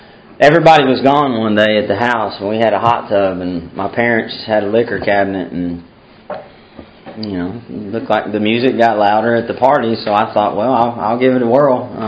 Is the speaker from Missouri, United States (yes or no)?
no; Waxahachie, Texas, United States; Anyways, guys, I grew up in Waxahachie, Texas. I was born, I'm 29 years old. I grew up in a wonderful family.